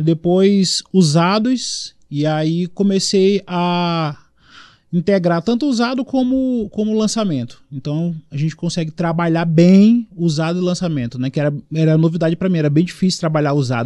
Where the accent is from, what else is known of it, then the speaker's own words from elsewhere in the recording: São Luís, Maranhão, Brazil; Sou raiz, São Luís